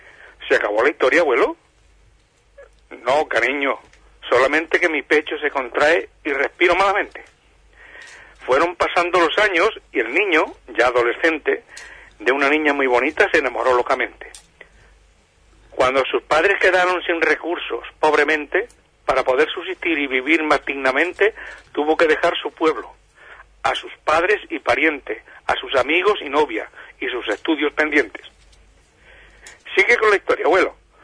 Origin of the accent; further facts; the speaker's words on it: Andalusia, Spain; mi tierra, Andalucía, mi tierra